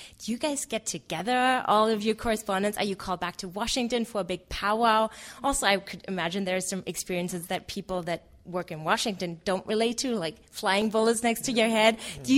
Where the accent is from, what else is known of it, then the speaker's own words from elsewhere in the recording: Germany; I'm from Germany, so that I follow that pretty closely.